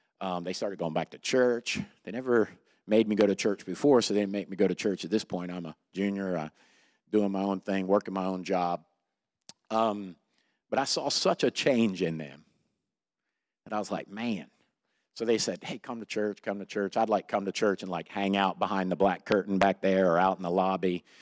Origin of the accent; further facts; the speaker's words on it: Baltimore, Maryland, United States; I'm from Baltimore. I was raised in and around. I moved a lot.